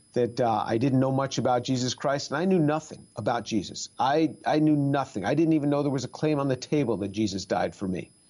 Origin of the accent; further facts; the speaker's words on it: New York, United States; also born or lived in Manhattan; I grew up in a secular Jewish home just outside New York City. I was born in Manhattan, raised just north of the city.